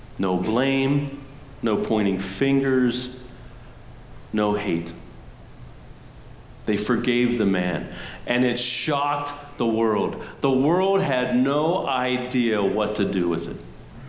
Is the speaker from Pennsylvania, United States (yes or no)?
yes; Pennsylvania, United States; I grew up in Pennsylvania and surrounded by Amish.